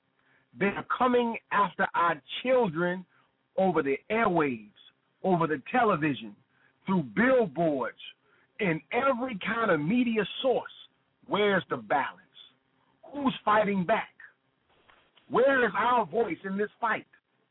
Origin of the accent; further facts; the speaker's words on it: St. Louis, Missouri, United States; moved away as an adult; now in Atlanta, United States; Born and raised in St. Louis, Missouri. I left St. Louis, Missouri to pursue the music industry as a producer. And I moved to Atlanta, Georgia in 1994.